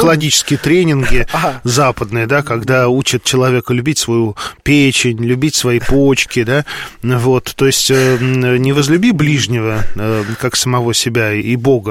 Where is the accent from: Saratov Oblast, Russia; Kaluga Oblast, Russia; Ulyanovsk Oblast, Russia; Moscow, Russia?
Moscow, Russia; я рос в Москве.